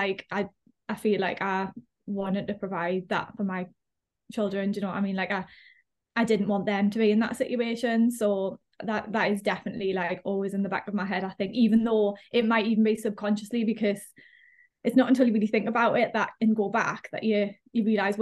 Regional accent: South Shields, North East England, United Kingdom; I grew up in South Shields, in a little place called Leggett. I lived in a little flat, just me and my mum, little upstairs flat

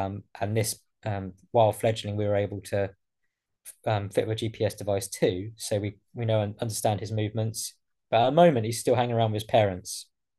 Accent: Isle of Wight, South East England, United Kingdom; but I am from the Isle of Wight

